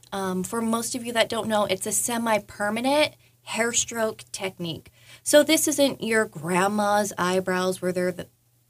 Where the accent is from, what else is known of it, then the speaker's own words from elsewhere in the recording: Utah, United States; moved away; So I'm originally not from this area. I'm from Utah, and I moved to this great state about 3 years ago.